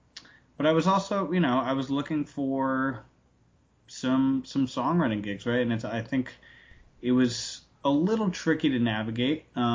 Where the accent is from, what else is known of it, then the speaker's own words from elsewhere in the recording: Newtown, Connecticut, United States; Oh, sure. I grew up in Newtown, Connecticut.